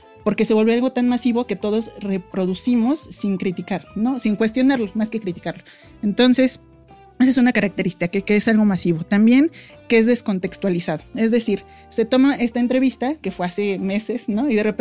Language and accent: Spanish; Mexico